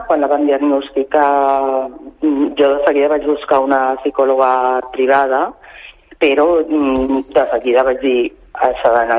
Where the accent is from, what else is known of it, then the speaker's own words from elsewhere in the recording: Sant Cugat, Catalonia, Spain; Nosaltres som de Sant Cugat i ens tocava anar allà.